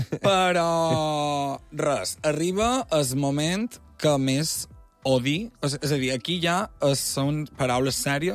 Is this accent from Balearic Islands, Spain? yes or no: yes; Balearic Islands, Spain; Clar, a mi com a mallorquí no me passarà.